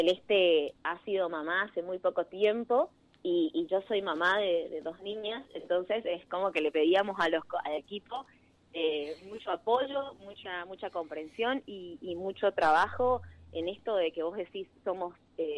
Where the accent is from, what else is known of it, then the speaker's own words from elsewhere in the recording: Monte Caseros, Corrientes, Argentina; mi corazón es de mi ciudad natal, nuestro río Uruguay, así que sí, soy de Monte Caseros.